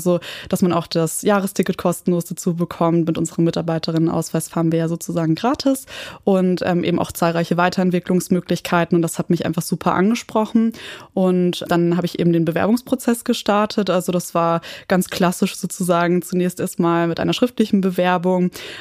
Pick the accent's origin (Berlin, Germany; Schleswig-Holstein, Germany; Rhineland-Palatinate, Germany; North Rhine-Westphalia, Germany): Berlin, Germany; moved away as an adult; also born or lived in Passau; ich komme ursprünglich aus Berlin, bin da aufgewachsen und dann für mein Bachelorstudium nach Passau gezogen.